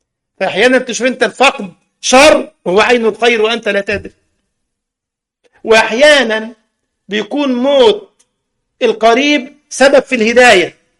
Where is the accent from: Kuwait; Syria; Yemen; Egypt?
Egypt; كنا بنقوم قديما على كفالة الأيتام وكذا في الجمعية الشرعية عندنا في مصر